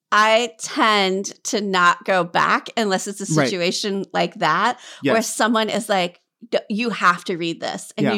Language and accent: English; Kentucky, United States; Literally just because, I mean, I'm from Kentucky. I'm a librarian.